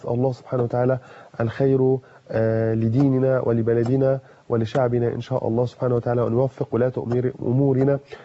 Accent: Egypt; انا مواطن مصري بسيط

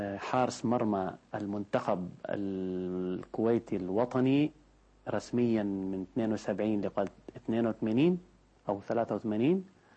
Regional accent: Beirut, Beirut Governorate, Lebanon; born there; نحن من مواليد بيروت، إنما الجد من مواليد طرابلس. عندما نزل إلى بيروت سألوا أنت من أين؟ قال لهم أنا من طرابلس، وكتبوا … على الهوية،

